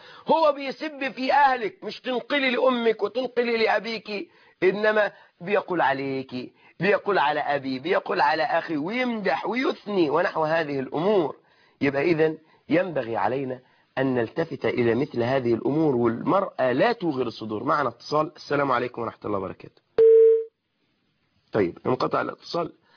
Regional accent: Egypt; كما يقولون عندنا في مصر

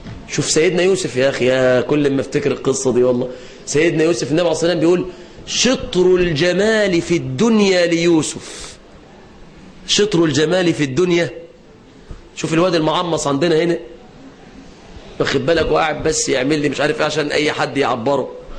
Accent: Mansoura, Dakahlia, Egypt; في المرحلة الثانوية أصدقائي لما دخلنا عندنا في المنصورة

